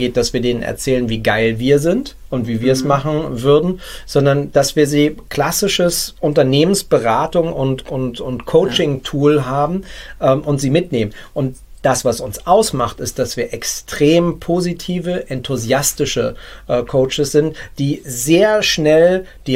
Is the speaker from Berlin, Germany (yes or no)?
yes; Berlin, Germany; born there; Berlin ist halt der Ort, an dem gearbeitet werden muss. Und meine Geburtsstadt.